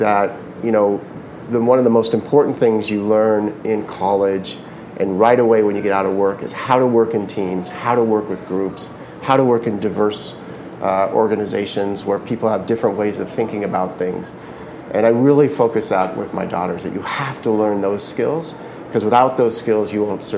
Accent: San Jose, California, United States; I grew up in the Bay Area, right in San Jose.

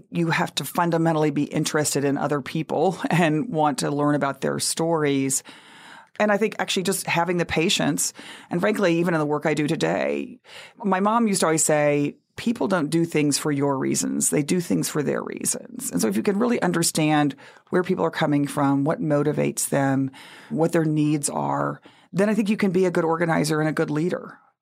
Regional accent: Texas, United States; And so I grew up in Texas with the farm workers movement, with the labor movement, and understanding how important it was.

